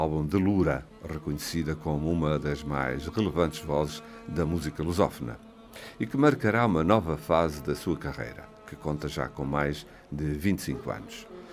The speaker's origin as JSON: {"language": "Portuguese", "region": "Lisbon", "country": "Portugal", "tie": "born there", "said": "Nasci em Lisboa, uma cidade que vive de uma enorme diversidade de gentes e culturas. E hoje canto para o mundo inteiro. Sou preta, mas acima de tudo sou multicolor."}